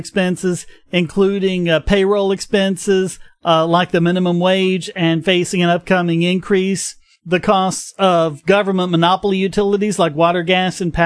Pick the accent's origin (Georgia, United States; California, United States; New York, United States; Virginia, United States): New York, United States; It's that energy I felt when I was growing up in New York. I've been here my entire life